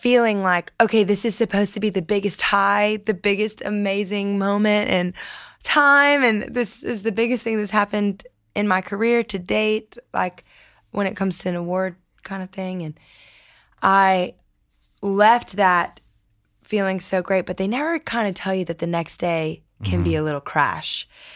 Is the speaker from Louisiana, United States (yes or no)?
yes; Lafayette, Louisiana, United States; I'm from Lafayette.